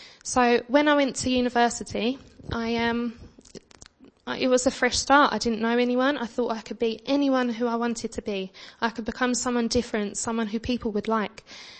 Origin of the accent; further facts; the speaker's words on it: East of England, United Kingdom; I'm a girl from Essex with a sewing addiction.